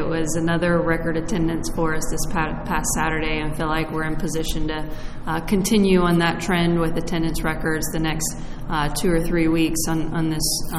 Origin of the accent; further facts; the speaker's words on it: North Carolina, United States; I grew up in North Carolina, played soccer growing up in college, a few years post-college in the W League, and a year overseas in Sweden before retiring and getting a real job